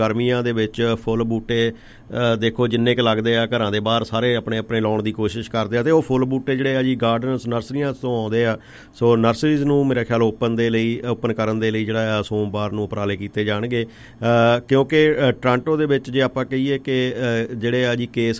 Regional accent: Naroor, Punjab, India; ਦਾ ਪਿੰਡ ਨਰੂੜ ਆ ਜੀ, ਇਹ ਵੀ ਕਹਿ ਲਓ ਬਈ ਇਸ ਕਰੋਨਾ ਦੀ ਮਾਰ ਦੇ ਥੱਲੇ ਆ ਗਿਆ ਸੀਗਾ, ਅਖਬਾਰਾਂ ਦੀਆਂ ਸੁਰਖੀਆਂ ਬਣਿਆ ਸਾਡਾ ਪਿੰਡ ਵੀ

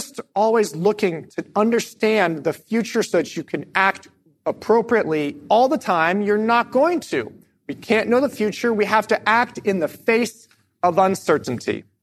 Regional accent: Midwest, United States; now in New York, United States; I come from the Midwest, and when we are merging onto highways where I come from, we get ready to merge

